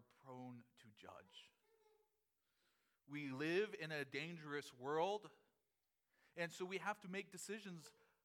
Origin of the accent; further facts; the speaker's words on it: United States; I was born in America. I grew up speaking English. I was able to go to college. These things shape me. I am not a Southerner.